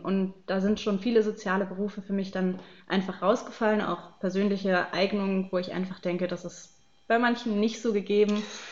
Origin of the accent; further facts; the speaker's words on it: Baden-Württemberg, Germany; ich komme aus Baden-Württemberg